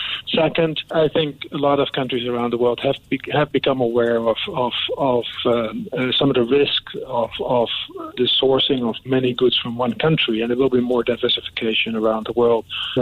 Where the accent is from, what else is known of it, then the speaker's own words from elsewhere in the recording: Netherlands; English is a second language; I come from the Netherlands.